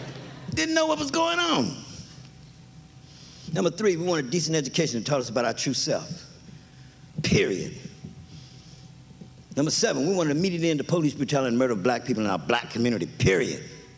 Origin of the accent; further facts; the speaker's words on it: Oakland, California, United States; We lived up in North Oakland. Merritt College is in North Oakland. We're four blocks from the Berkeley city limits in North Oakland.